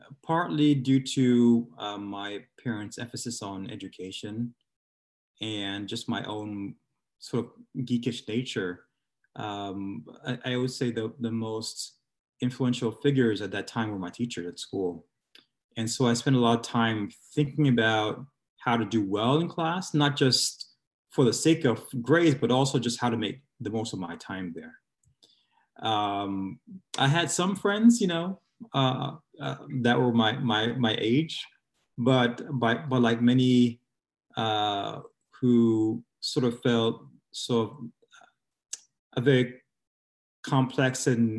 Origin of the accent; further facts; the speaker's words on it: Jamaica; also born or lived in Brooklyn, United States; now in United States; by that community that I grew up with in Jamaica.